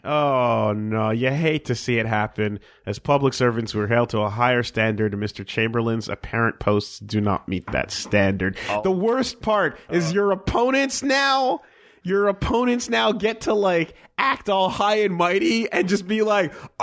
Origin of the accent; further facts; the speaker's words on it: Canada; We're Canadian, man. What the fuck do we know?